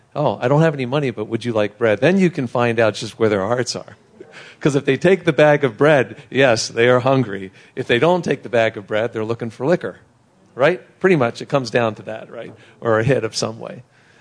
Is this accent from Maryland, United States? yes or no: yes; Baltimore, Maryland, United States; We grew up in Baltimore City. We grew up with the racial tensions that was in Baltimore City.